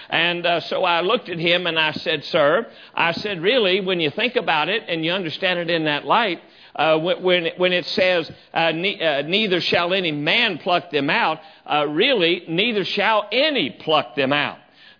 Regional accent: West Virginia, United States; also born or lived in Illinois; I grew up down in West Virginia, and I pastored there for about 12 and a half, 13 years before going to Illinois.

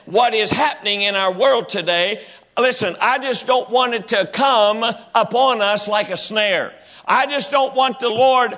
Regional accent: West Virginia, United States; I'm from West Virginia. Forgive me.

